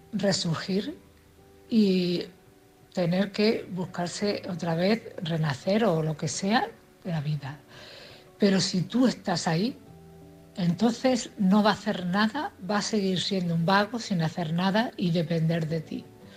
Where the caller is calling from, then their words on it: Cartagena, Region of Murcia, Spain; de Cartagena.